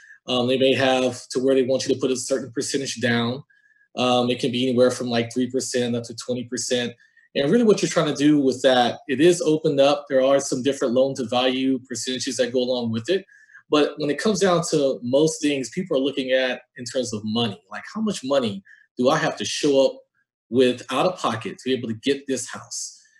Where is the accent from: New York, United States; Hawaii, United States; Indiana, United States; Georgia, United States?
Georgia, United States; Comparing that back home from where we're from, I'm from Georgia and she's from Florida.